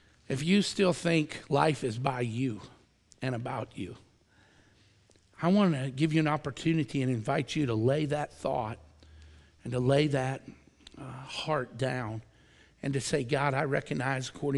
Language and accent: English; Chicago, Illinois, United States; I said, I was raised in Chicago.